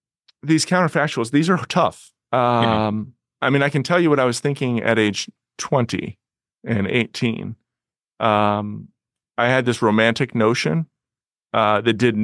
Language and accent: English; Illinois, United States; You know, I grew up in Illinois. The biggest body of water was the Mississippi, not a sailing outlet